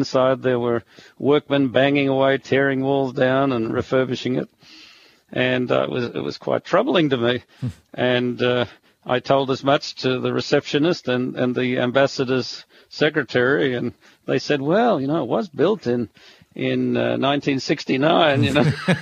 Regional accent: Australia; Yes, I'm an Australian. I can't deny that.

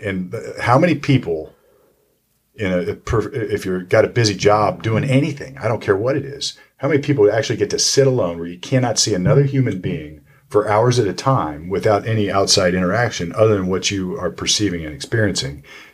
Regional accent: Sunbury, Ohio, United States; I grew up in Well, I went to Big Walnut High School up in Sunbury, and it was a rural community at the time.

